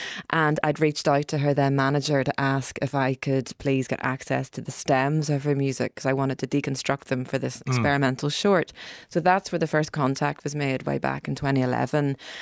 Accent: Ireland; It was very demoralising to us as young Irish women to witness this happen.

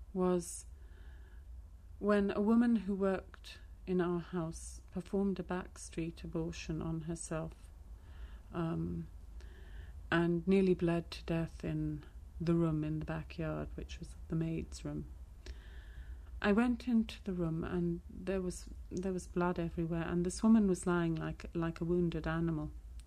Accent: South Africa; One of the first times that I became really aware of the extent to which white people, including my own parents, really despised blacks

